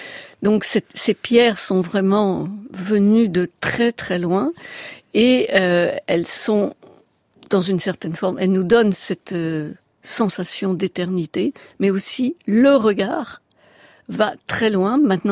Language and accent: French; Paris, Île-de-France, France; born there; je suis née à Paris et j'ai travaillé finalement beaucoup de temps à Paris.